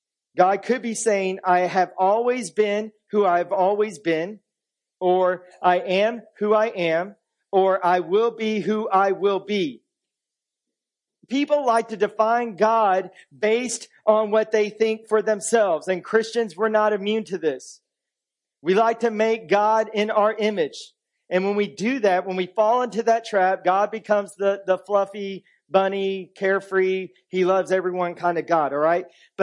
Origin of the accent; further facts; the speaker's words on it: United States; You see, I'm an American. And as an American, I have a strong sense of individualism.